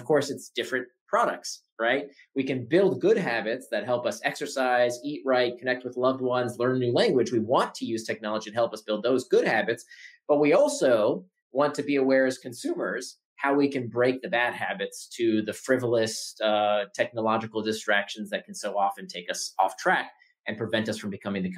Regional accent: Florida, United States; You know, I grew up in Central Florida, and in my little condominium complex, we had one pool

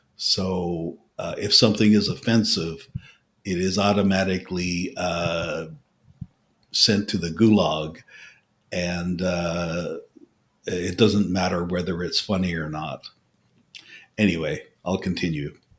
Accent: Newfoundland and Labrador, Canada; I come from Newfoundland

